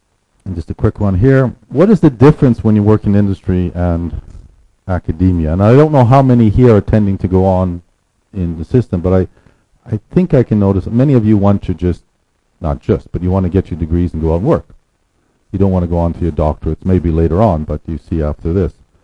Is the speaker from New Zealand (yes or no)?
no; Canada; I come from Canada, I've worked in Sweden and Norway, and I have Ukrainian background.